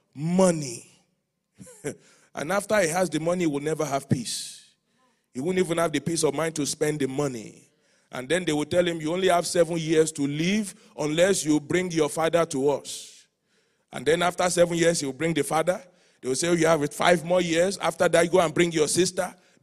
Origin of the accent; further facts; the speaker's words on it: Nigeria; I can't say it like an American because I'm a Nigerian